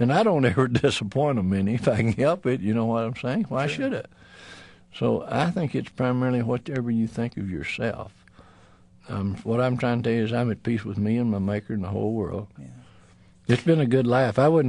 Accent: Amarillo, Texas, United States; Well, I'm from Amarillo, and I was a poster child for a famine when I was just a kid.

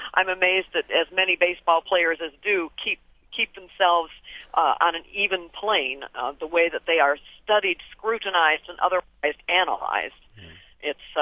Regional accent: Chicago, Illinois, United States; I grew up in the Chicago area and am a diehard Cubs fan even now.

